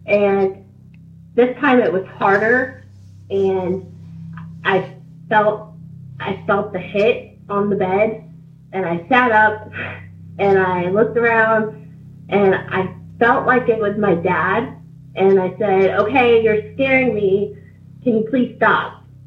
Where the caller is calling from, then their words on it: Ohio, United States; from Ohio.